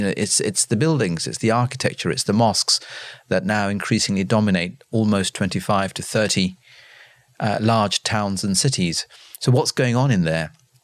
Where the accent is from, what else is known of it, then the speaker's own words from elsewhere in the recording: United Kingdom; not with the hat of my being Muslim on, but also with the hat of my being a Brit and a Westerner.